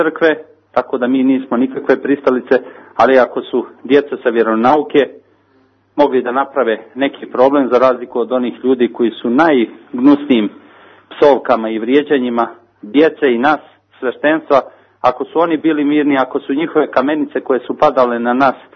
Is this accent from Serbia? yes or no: no; Montenegro; ja sam recimo konkretno iz Katunske Nahije